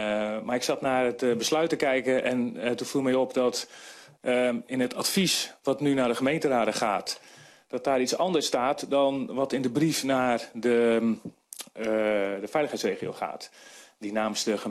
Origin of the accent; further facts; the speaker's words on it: Den Helder, North Holland, Netherlands; En aan de andere kant, ik kom uit Den Helder.